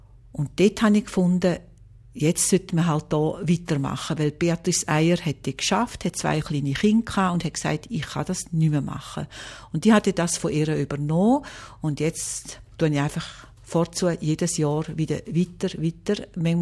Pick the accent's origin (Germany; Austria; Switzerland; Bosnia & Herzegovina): Switzerland; Appenzell, Appenzell Innerrhoden; ich bin aus Appenzell gewesen, bin katholisch gewesen